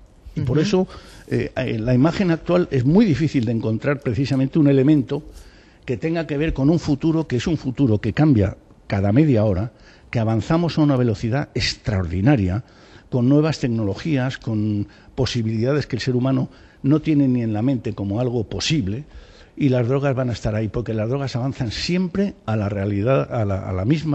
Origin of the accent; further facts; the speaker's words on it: Spain; a mí, como ciudadano español, me llena de orgullo